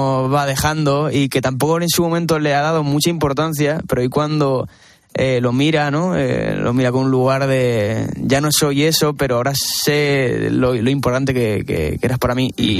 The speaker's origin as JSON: {"language": "Spanish", "town": "Puertollano", "region": "Castilla-La Mancha", "country": "Spain", "said": "Yo nací en Puerto Llano. Bien. Es decir, yo soy manchego, pero claro, mi padre era un lo que se dice como charnego, ¿no?"}